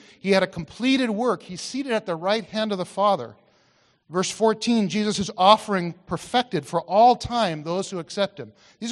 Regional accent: United States; moved away as an adult; now in Canada; So quickly, I lost my accent, or at least tried to learn to speak Canadian, and it took some time. Over time, there was a gradual shift, and I began to realize, you know, actually, I'm becoming Canadian.

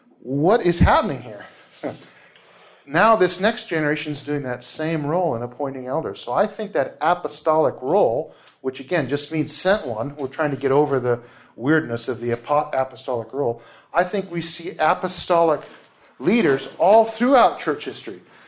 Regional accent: United States; But, I mean, I grew up in the States, so democracy, right?

